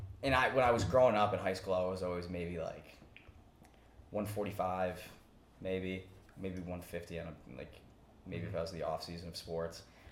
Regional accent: Buffalo, New York, United States; I'm from Buffalo, New York, originally. But I ended up going to college in Cleveland at John Carroll with Joe.

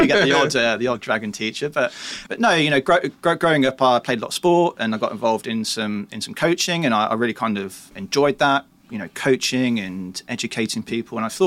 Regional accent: Peterborough, East of England, United Kingdom; I was born and raised in Peterborough in Cambridgeshire. So it's actually only about an hour's drive from King's Lynn, where Foster and Gamco is based. I did spend a few years up in the northeast as a student

